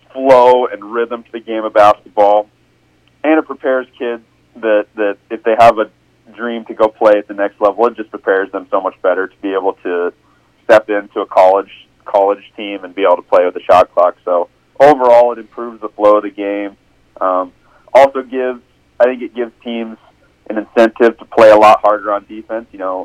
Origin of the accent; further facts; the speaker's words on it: Burwell, Nebraska, United States; You know, I'm originally from Burwell, so Broken Bow is a very familiar place to me.